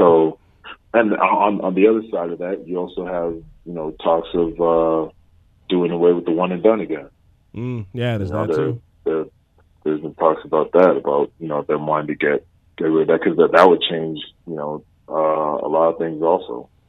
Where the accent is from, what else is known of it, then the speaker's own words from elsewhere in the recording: Montreal, Quebec, Canada; since, you know, I was from Montreal, so we only go up to the 11th grade